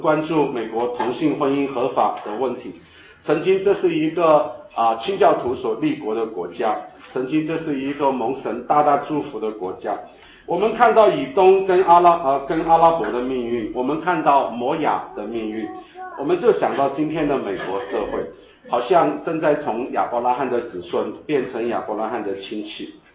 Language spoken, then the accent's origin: Chinese; Sichuan, China; 就像我们四川人常讲一句话，恶人只有恶人疑